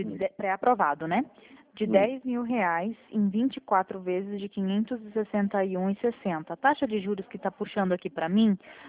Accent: Toledo, Paraná, Brazil; Eu sou de Toledo.

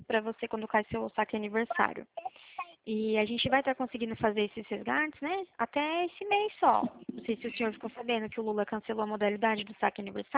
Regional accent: São Roque, São Paulo, Brazil; A gente é de São Roque.

